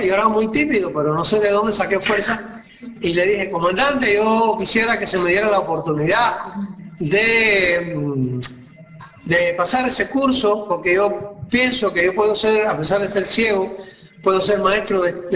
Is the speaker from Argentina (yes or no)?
no; Cuba; Y dijimos: sí, somos cubanos.